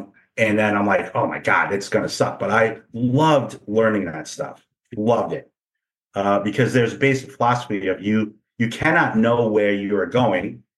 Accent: New York, United States; yeah, you know, I'm not from here. I grew up in New York.

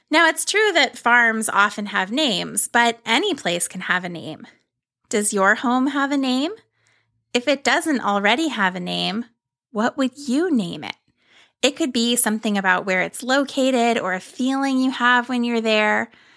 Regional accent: Ohio, United States; when I was growing up in Ohio, my parents went through a long process to pick a name for our sheep farm.

